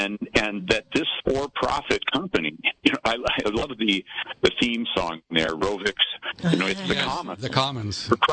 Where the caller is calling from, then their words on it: Calistoga, California, United States; I'm calling from Calistoga.